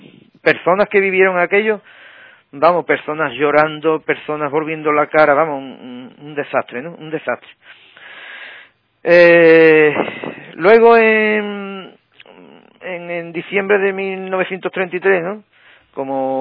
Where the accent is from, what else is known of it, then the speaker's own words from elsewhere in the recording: San Fernando, Andalusia, Spain; now in Puerto Real, Spain; porque yo, aunque vivo en Puerto Real, soy de San Fernando